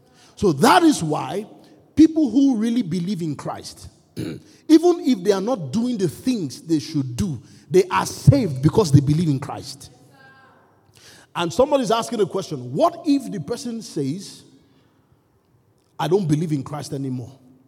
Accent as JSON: {"language": "English", "region": "Kano", "country": "Nigeria", "tie": "born there", "said": "Now, I was born in Kano. My parents are in Kano."}